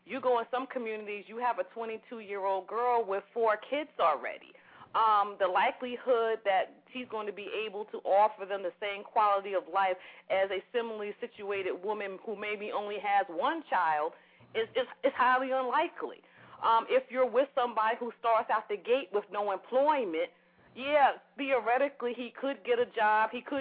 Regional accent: New York, United States; You're in Philadelphia. I'm from New York.

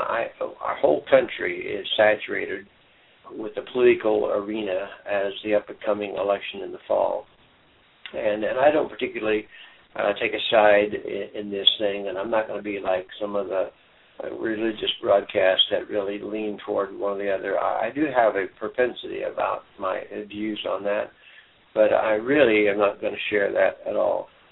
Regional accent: Colorado, United States; And of course, I'm from Colorado, and squall is not a good name

